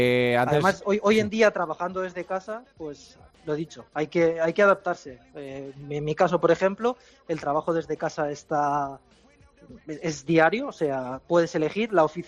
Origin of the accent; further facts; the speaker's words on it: Castellón de la Plana, Valencian Community, Spain; now in Japan; yo soy de Castellón y la gota fría en Castellón he pasado más miedo que tifones en Japón